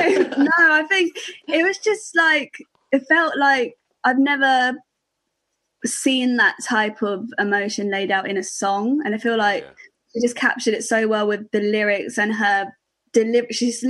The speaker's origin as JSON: {"language": "English", "region": "London", "country": "United Kingdom", "said": "I'm from London, like Lewisham. So like South London."}